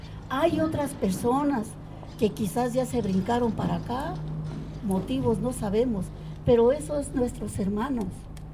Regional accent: State of Mexico, Mexico; now in Mexico City, Mexico; Yo vengo del Estado de México, resido en la Ciudad de México, que luego nos dice que somos migrante, pero nadie es migrante. Somos mexicanos

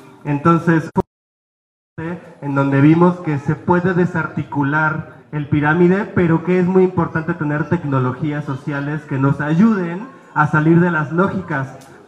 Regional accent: Oaxaca, Mexico; Vengo de Oaxaca

